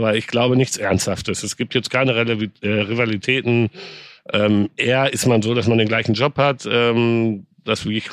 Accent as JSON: {"language": "German", "town": "Dortmund", "region": "North Rhine-Westphalia", "country": "Germany", "said": "Ich bin Dortmunder."}